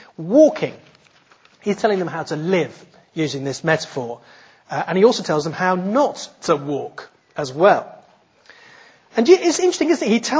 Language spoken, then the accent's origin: English; England, United Kingdom; We're here in England. I mean, I am English.